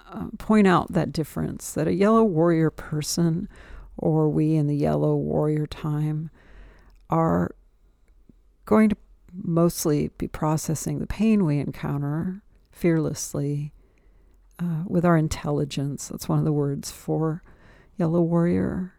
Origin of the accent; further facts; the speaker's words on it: California, United States; like to learn as a American Californian, without war on our soil